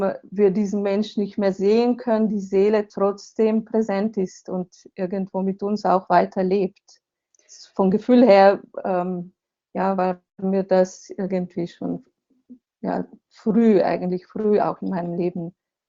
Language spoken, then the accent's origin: German; Slovenia; German is a second language; also born or lived in Switzerland / Germany; Ja, ich bin ja Slowenin, bin hier aufgewachsen, habe dann eine Weile in der Schweiz und in Deutschland gelebt, aber jetzt lebe ich hier mit meiner Familie, mit meinem Mann. Wir leben hier in Slowenien.